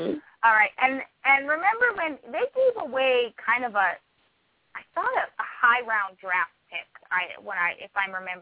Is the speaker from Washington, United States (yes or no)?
yes; Washington, United States; I'm from Washington State, for anybody that doesn't know that. So a lot of my family and friends on Facebook are from Seattle